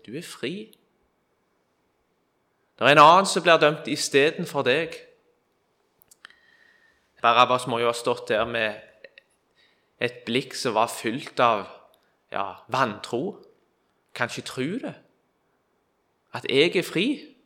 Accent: Kvitsøy, Rogaland, Norway; Hjemme på Kvitsøy så hadde vi et musikklag.

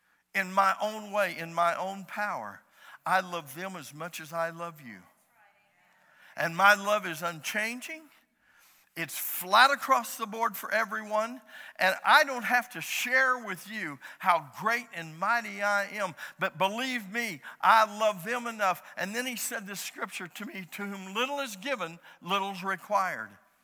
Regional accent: United States; I'm an American. I'm born in a Christian country, in a Christian family.

